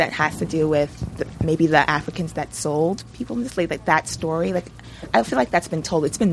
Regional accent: Elmina, Central Region, Ghana; And I'm from Elmina.

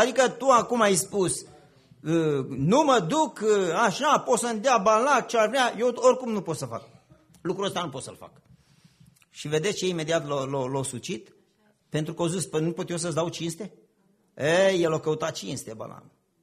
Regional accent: Vâlcea County, Romania; sunt în partea noastră, partea Olteniei, de unde sunt eu, în Vâlcea

